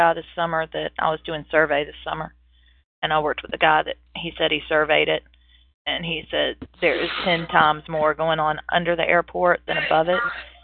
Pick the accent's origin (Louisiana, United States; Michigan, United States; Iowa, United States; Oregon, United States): Louisiana, United States; I'm from Louisiana, and I can tell you start to finish, and even still, it is unreal.